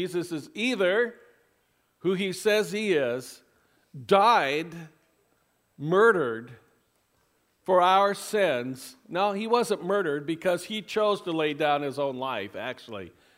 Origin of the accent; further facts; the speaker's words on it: Hayward, California, United States; drove down to my hometown, which was Hayward. I went to junior high and high school there.